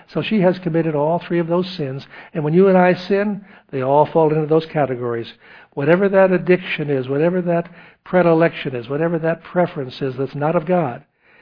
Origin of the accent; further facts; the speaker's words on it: New York, United States; Once we had an evangelist from California point out something that I, as a New Yorker, didn't know.